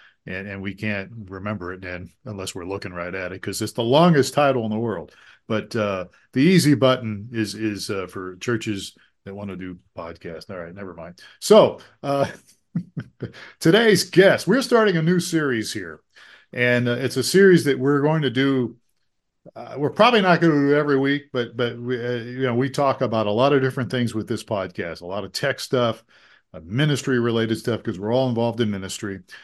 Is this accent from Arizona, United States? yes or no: no; Ohio, United States; because my family is from West Virginia, even though I grew up in Ohio.